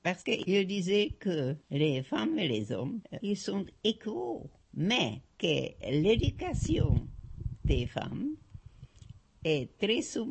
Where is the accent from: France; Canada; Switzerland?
Switzerland; Zurich; born there; Je suis née en Suisse, dans la partie allemande, à Zurich. À Zurich, c'était la partie où on parlait allemand. Mes deux parents étaient médecins. Mon père était tchèque. Et ma mère était russe.